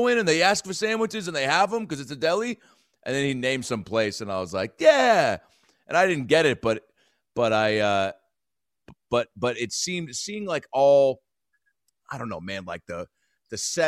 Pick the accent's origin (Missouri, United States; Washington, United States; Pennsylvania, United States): Washington, United States; Seattle; I'm from Seattle. The guy thought I was from New York